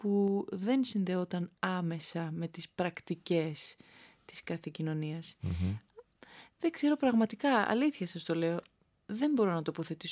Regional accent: Chania, Crete, Greece; Η καταγωγή μου είναι από τα Χανιά, το Ρέθυμνο και το Ηράκλειο, αλλά εγώ μεγάλωσα, έζησα, δηλαδή το σχολείο μου ήταν στα Χανιά. Παρ' όλα αυτά, στη Νότια Κρήτη κάθε καλοκαίρι, στο χωριό μου, δηλαδή είμαι παιδί της φύσης

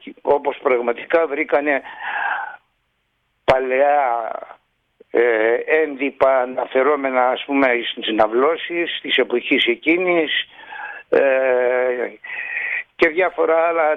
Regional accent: Egypt; γεννήθηκα και μεγάλωσα στην Αίγυπτο και όπως γνωρίζεις, κάτω στην Αίγυπτο ο Ελληνισμός, εκτός από τη μετρική του γλώσσα, μάθαινε και άλλες τρεις γλώσσες, την Αφρική, τη Γαλλική και την Αιγυπτιακή, την Αραβική.

